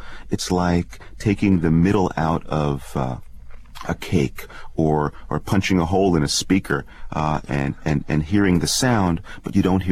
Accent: New York, United States; I'm from New York, I'm a New Yorker

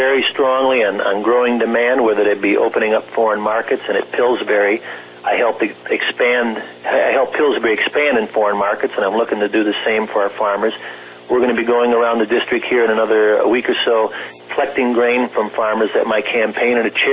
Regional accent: Murdoch, Minnesota, United States; also born or lived in Benson; I was born in Benson. I grew up in Murdoch, a town of about 280 on the western side of the district. Never lived in a town of more than 1,000 until I graduated from college.

